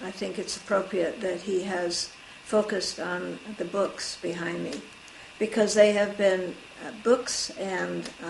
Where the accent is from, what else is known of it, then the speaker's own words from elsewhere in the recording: Barre, Vermont, United States; born there; I was born in Vermont, in Barre, Vermont, which was my father's home, and November 1st, 1923. We were on furlough. My family were missionaries in China.